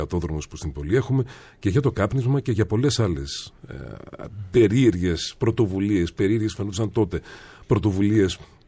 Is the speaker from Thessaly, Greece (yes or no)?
yes; Trikala, Thessaly, Greece; Γεννημένος το 1973, τον Νοέμβριο, γεννημένος στα Τρίκαλα, μεγαλωμένος στα Τρίκαλα, σε μια πολύ ωραία επαρχιακή πόλη, σε μια πόλη η οποία αγαπάει πάρα πολύ το ποδήλατο, μια ανοιχτή πόλη και μια ανοιχτή κοινωνία, τα Τρίκαλα.